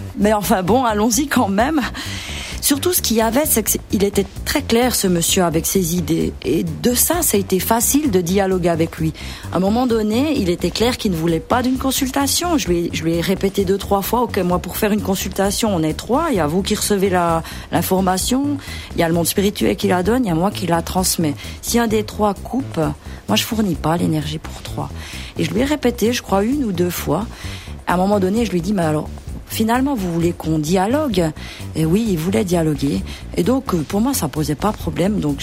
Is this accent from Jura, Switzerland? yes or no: yes; Jura, Switzerland; now in Valais, Switzerland; Je viens du Jura, j'habite en Valais